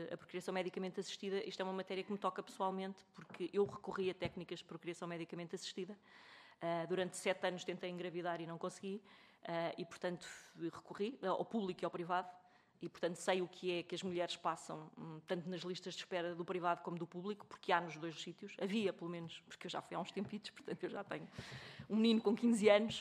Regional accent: Guarda, Portugal; Eu estou muito em Lisboa, mas eu sou do Norte, sou do Distrito da Guarda.

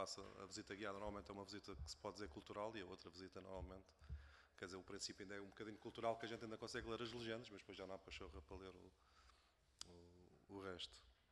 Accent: Lisbon, Portugal; ou se calhar eu sinto mais em Lisboa porque sou de Lisboa

